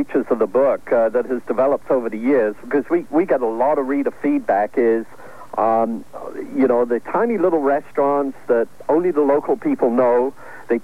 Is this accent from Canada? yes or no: yes; Canada; I'm a Canadian. I live in Ontario.